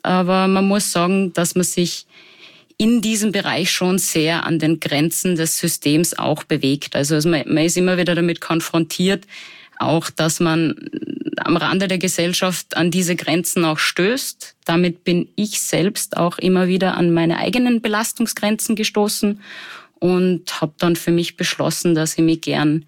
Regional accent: Salzburg, Austria; Ich komme ursprünglich aus Salzburg, wie man vielleicht unschwer auch hören kann.

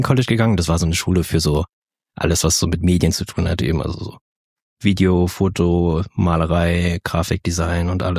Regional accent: Dresden, Saxony, Germany; now in Leipzig, Germany; In Dresden.

